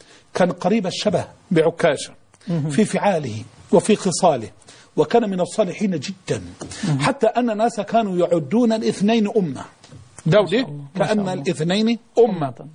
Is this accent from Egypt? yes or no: yes; Egypt